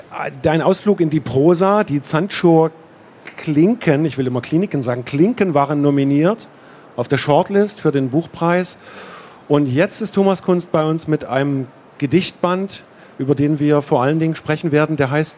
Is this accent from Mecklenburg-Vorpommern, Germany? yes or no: yes; Mecklenburg-Vorpommern, Germany; now in Leuna, Germany; Wir sind im selben Jahrgang geboren, wir stammen beide aus Mecklenburg, wir haben beide eine intensive Verbindung nach Leipzig und auch mit Leuna verbindet uns was. Ich lebe nämlich dort